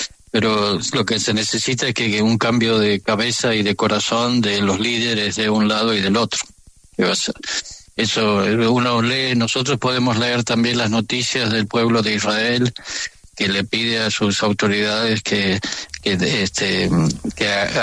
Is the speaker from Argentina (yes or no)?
yes; Buenos Aires, Argentina; Yo soy argentino, de Buenos Aires.